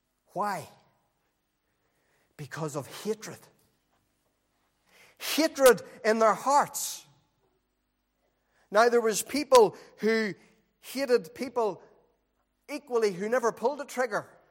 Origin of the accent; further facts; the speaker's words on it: Warrenpoint, Northern Ireland, United Kingdom; I came from Warren Point, an extremely Republican town, and it wasn't easy growing up when you came from the Protestant community in a place like Warren Point.